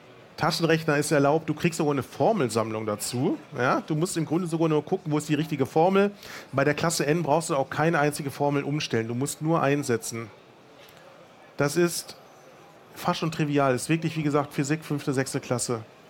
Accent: Berlin, Germany; Tatsächlich, wie gesagt, ich bin aus Berlin.

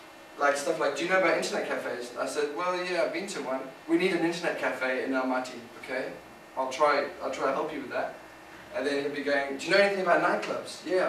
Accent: South Africa; when I was born and raised in South Africa, I never thought in the wildest dreams I'd be in places like Moscow.

